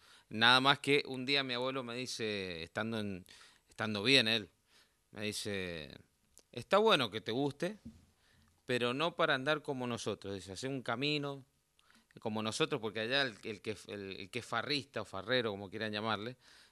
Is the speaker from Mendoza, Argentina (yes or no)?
yes; San Carlos, Mendoza, Argentina; also born or lived in San Rafael; Yo nací en San Rafael, pero me crié en San Carlos. departamento que conforma el Valle de Uco. En San Carlos tuve mi niñez y hasta los 10 años más o menos, por cuestiones laborales de mi padre, voy a la capital.